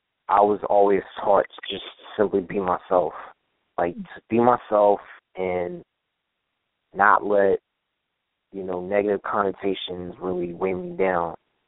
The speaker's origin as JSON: {"language": "English", "town": "Washington", "region": "District of Columbia", "country": "United States", "tie": "born or raised there", "said": "I'm from Washington, D.C., born and raised."}